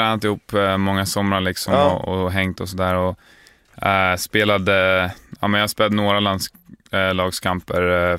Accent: Sweden; jag är ju svensk, det måste man väl vara.

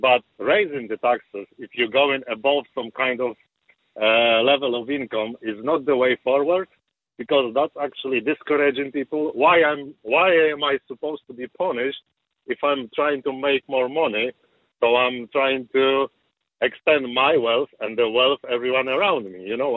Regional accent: Poland; English is a second language; I'm from Poland and I remember that communism

